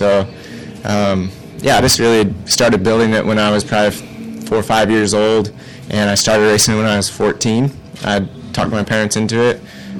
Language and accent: English; Seattle, Washington, United States; I was from Seattle area, so there wasn't as much racing there.